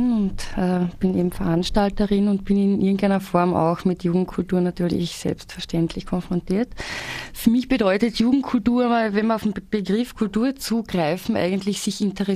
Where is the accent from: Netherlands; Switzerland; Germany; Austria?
Austria; Carinthia; als da bei uns in Kärnten das ist